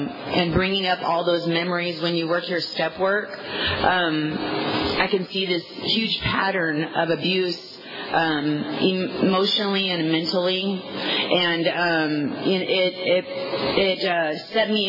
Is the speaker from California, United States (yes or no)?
yes; Visalia, California, United States; I was born and raised in Visalia, so I was raised around a lot of North Angeles.